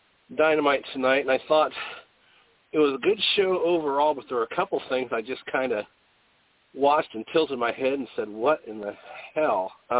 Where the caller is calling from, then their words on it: Beardstown, Illinois, United States; I'm calling from Beardstown, Illinois. We're about 45 miles away from state capital Springfield, Lincoln, Abraham Lincoln country, you could say.